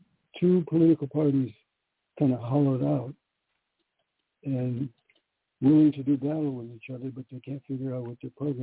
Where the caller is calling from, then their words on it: New York City, New York, United States; From New York City.